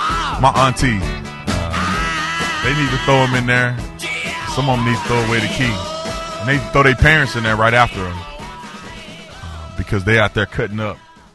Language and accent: English; Fort Worth, Texas, United States; You know, I grew up in Fort Worth, Texas, yep.